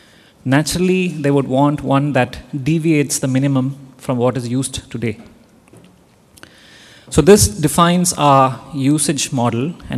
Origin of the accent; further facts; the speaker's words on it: India; I'm from India.